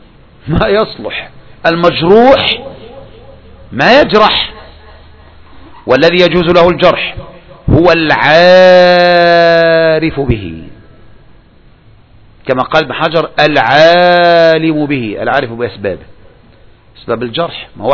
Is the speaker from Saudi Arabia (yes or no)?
yes; Saudi Arabia; في بلادنا المملكة العربية السعودية